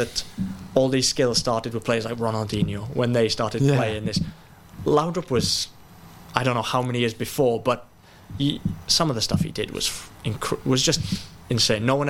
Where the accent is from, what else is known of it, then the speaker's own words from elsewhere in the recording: Swansea, Wales, United Kingdom; now in London, United Kingdom; Look, I was from Swansea, it's a one club city.